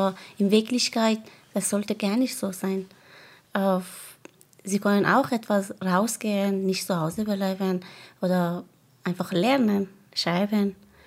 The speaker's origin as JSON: {"language": "German", "country": "Afghanistan", "second_language": "German", "said": "in Afghanistan oder in meinem Heimatland"}